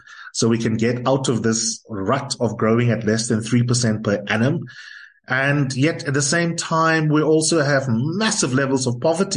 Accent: South Africa; You know, I was trying to think for myself, both as a journalist and as a South African, what would be the top line narrative around the budget yesterday?

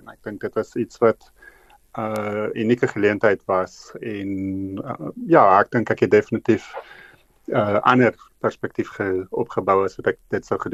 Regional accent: Johannesburg, Gauteng, South Africa; ek het in Johannesburg groot geword

